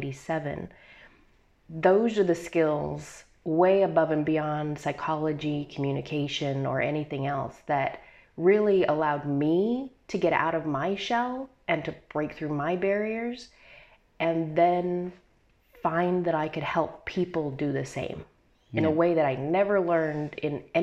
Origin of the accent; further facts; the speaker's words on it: United States; now in Australia; I am originally, I am American, but I've been living in Australia for the past, off and on, for about 30 some odd years. So Australia is very much home.